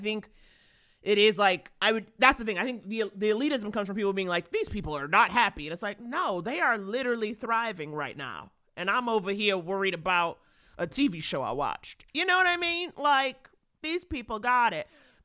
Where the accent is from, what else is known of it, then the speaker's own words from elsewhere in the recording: New York, United States; I grew up in Harlem. I don't have that.